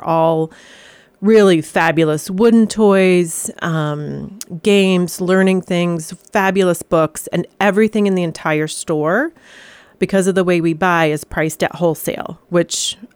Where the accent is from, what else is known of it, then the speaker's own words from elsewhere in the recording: New Mexico, United States; also born or lived in Vermont; now in Connecticut, United States; I'm a transplant. I grew up in New Mexico and came to...